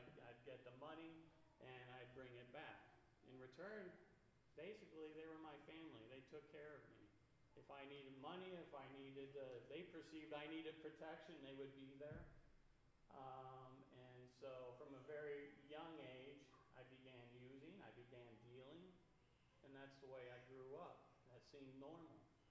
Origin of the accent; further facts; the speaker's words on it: Chicago, Illinois, United States; So growing up, I was actually I grew up in West Chicago, west side of Chicago.